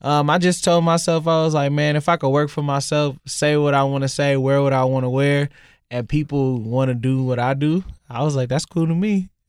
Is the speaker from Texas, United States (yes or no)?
no; Pacoima, California, United States; Well, you know, I'm from the San Fernando Valley. I grew up on the East Valley, Pacoima area.